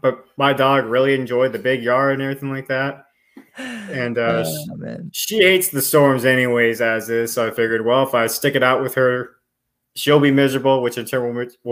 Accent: Englewood, Florida, United States; So, I'm definitely, so shout out to my hometown, Inglewood.

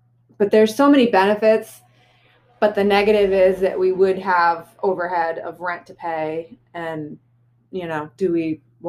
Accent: Massachusetts, United States; maybe growing up in Massachusetts and going to the Cape, that's what I think of a beach as being, like Cape Cod

